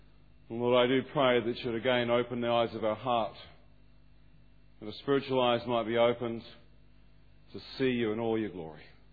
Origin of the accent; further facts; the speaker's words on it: Tauranga, Bay of Plenty, New Zealand; also born or lived in Waikato; I was born and bred in New Zealand and brought up in Tauranga and the Bay of Plenty and surfed a lot. For a few years I lived in the poor Waikato amongst the fog.